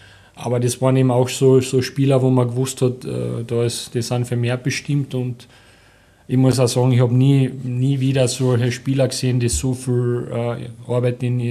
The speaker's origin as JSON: {"language": "German", "region": "Carinthia", "country": "Austria", "said": "Zu Hause in Kärnten."}